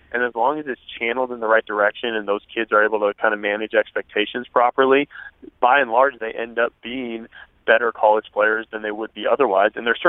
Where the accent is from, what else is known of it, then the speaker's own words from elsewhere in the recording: Eugene, Oregon, United States; I grew up in Eugene and in the Northwest, you know, playing football.